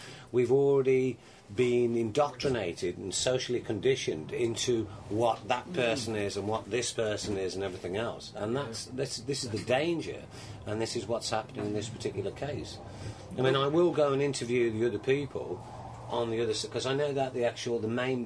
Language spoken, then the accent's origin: English; Birmingham, West Midlands, United Kingdom; I mean, I was brought up in Birmingham and stuff like that.